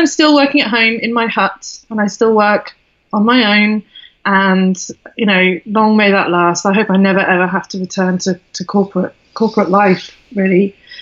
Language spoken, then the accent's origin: English; Crewe, North West England, United Kingdom; born there; So I was born in a place called Crewe in near Manchester, which is famous for its railway station, which is pretty dang exciting. And then I moved down south to a place called Henley-on-Thames, which is very posh and hoity-toity. So my accent morphs